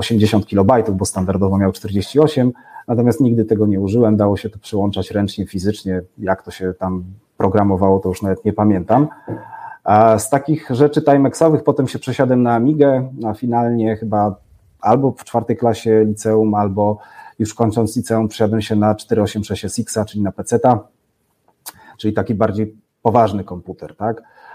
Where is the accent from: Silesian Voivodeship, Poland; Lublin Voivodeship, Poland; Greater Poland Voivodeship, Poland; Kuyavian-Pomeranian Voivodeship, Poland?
Lublin Voivodeship, Poland; Świdnik; bo pochodzę ze Świdnika pod Lublinem